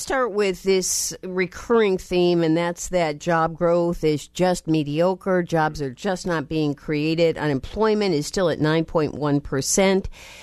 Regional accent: Chicago, Illinois, United States; I'm from Chicago, Mike Royko, Sidney Harris, some of those columnists

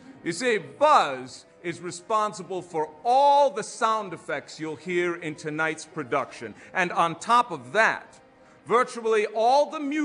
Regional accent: Hawaii, United States; You see, many of you might know that I'm originally from Hawaii. Aloha.

